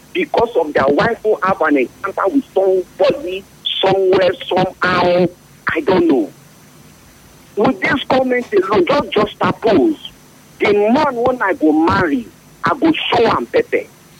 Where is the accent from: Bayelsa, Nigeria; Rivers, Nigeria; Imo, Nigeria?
Bayelsa, Nigeria; I'm a man from Bayelsa State.